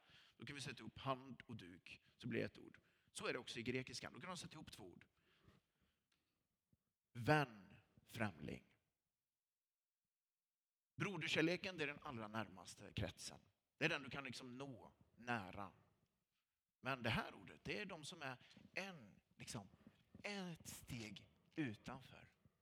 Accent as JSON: {"language": "Swedish", "town": "Lidköping", "region": "Västra Götaland County", "country": "Sweden", "tie": "born or raised there", "said": "Jag kommer från Lidköping och då skulle man lära sig att de olika bergarterna på Kinnekulla, det är jätteviktigt när man bor i Lidköping, där jag växte upp."}